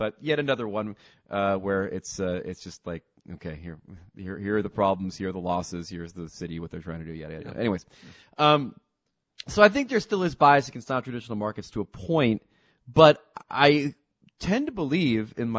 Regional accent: New Jersey, United States; born there; and I was telling him I was born in Jersey

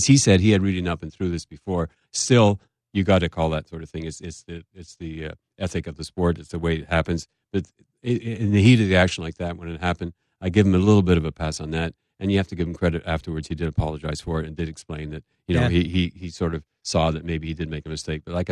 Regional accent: Quebec, Canada; Well, I'm originally from Quebec

